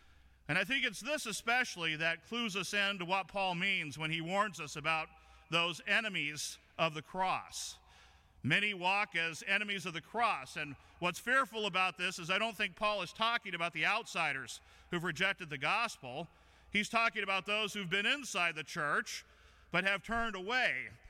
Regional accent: California, United States; I grew up in Southern Cal

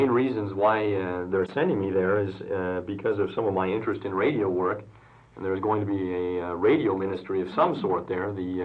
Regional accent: Eldora, Iowa, United States; My ordination is going to be in my hometown in Iowa, in Eldora, Iowa

